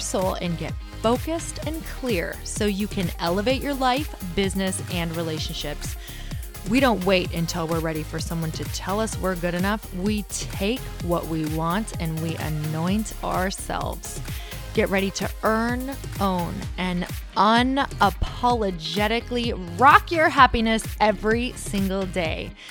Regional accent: Michigan, United States; Like I am … from Upper Michigan and it's just crazy town.

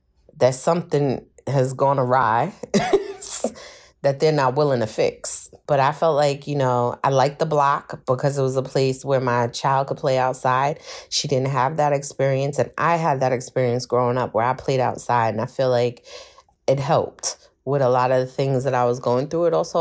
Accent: Brooklyn, New York, United States; it was the first house that I saw that reminded me of where I grew up in Brooklyn.

